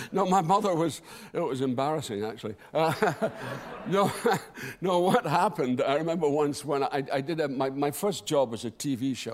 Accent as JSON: {"language": "English", "town": "Dundee", "region": "Scotland", "country": "United Kingdom", "tie": "born or raised there", "said": "This is in Dundee, my hometown."}